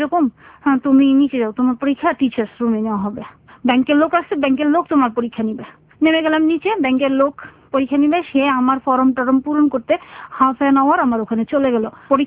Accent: Dhaka, Dhaka Division, Bangladesh; also born or lived in Madaripur; আমি তো আসলে মাদারীপুর, ডিস্ট্রিক্ট হচ্ছে মাদারীপুর, কিন্তু আমি বেসিক্যালি ঢাকার মেয়ে

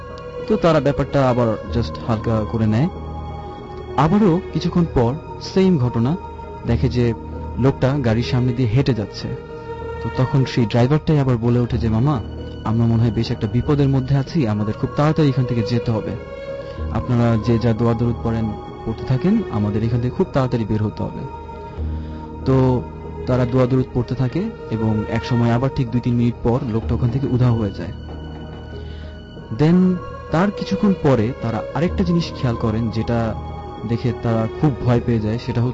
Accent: Dhaka, Dhaka Division, Bangladesh; আমি এসেছি ধানমন্ডির জিগাতলা থেকে। আমি আমেরিকান ইন্টারন্যাশনাল ইউনিভার্সিটি এআইইউবিতে বিবিএ ডিপার্টমেন্টে পড়ছি।

